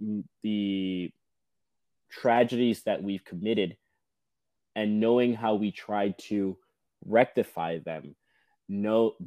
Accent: Southern United States, United States; I'm a Southerner at heart

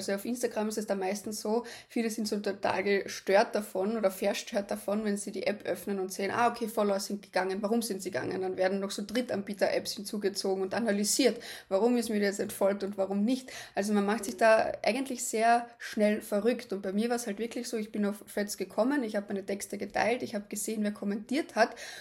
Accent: Carinthia, Austria; now in Graz, Austria; also ursprünglich komme ich aus Kärnten, bin aber in Graz, also ich lebe da, weil ich damals da studieren habe anfangen.

